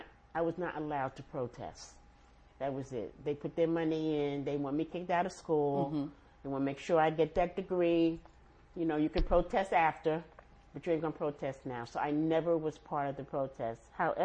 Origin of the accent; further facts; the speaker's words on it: Harlem, New York, United States; Most of the businesses when I grew up in Harlem were business of color